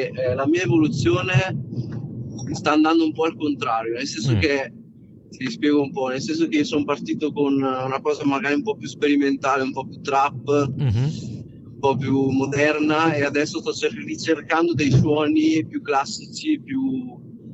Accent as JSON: {"language": "Italian", "region": "Lombardy", "country": "Italy", "tie": "born or raised there", "said": "E io sono nato, ma ero molto piccolo e sono, diciamo, sono cresciuto qui nella provincia mantovana."}